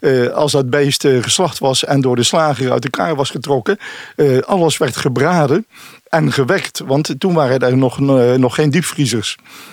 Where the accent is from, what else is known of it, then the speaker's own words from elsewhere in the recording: Bergen op Zoom, North Brabant, Netherlands; Ik ben opgegroeid op een boerderij met vijf andere kinderen. In totaal 6 kinderen. De boerderij die stond schuin tegenover de Rijberg.